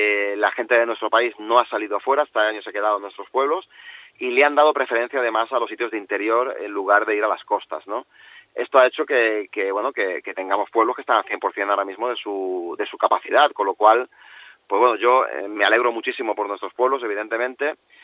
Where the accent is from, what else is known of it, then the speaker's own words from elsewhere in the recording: Barcelona, Catalonia, Spain; en la mismísima Barcelona, de la cual yo nací en Barcelona y de la cual vengo